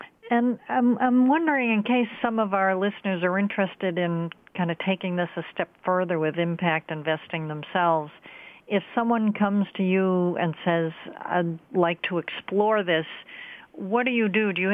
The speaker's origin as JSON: {"language": "English", "region": "Massachusetts", "country": "United States", "said": "big states like California and New York and my home state of Massachusetts, I'm very proud"}